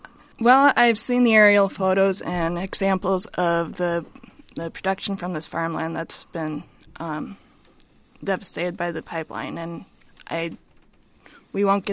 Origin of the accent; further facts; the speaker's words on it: Iowa, United States; I grew up in Northwest Iowa.